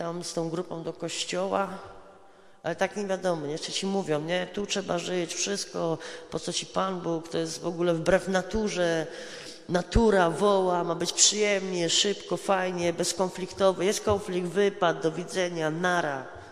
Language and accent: Polish; Mysłowice, Silesian Voivodeship, Poland; pochodzę z Mysłowic.